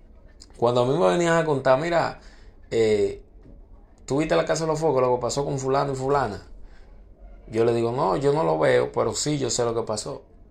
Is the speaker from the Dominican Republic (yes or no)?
yes; Dominican Republic; Me incluyo porque yo obviamente soy dominicano.